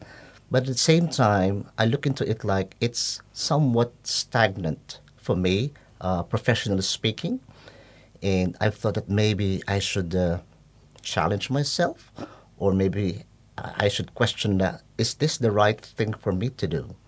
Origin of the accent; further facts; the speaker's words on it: Manila, Metro Manila, Philippines; I am born and raised in Manila, the Philippines. I'm also a Catholic. I grew up as a Catholic, and I studied in Catholic schools.